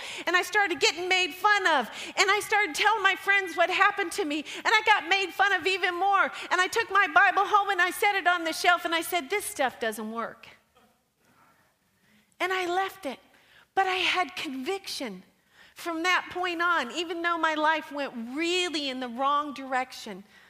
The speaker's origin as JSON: {"language": "English", "country": "United States", "tie": "born there", "said": "I thought just because I was born in America in a Christian country"}